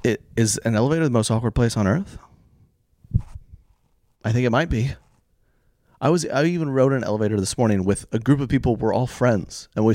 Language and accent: English; Oklahoma, United States; I grew up in Oklahoma. Apparently Oklahoma has a bad meth problem, which is really, really sad.